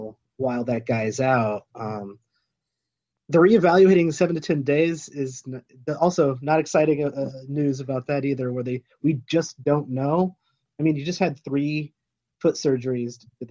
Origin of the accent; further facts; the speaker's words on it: Illinois, United States; Well, I'm from Illinois. I was born in the 80s, so I'm a Chicago Bulls fan.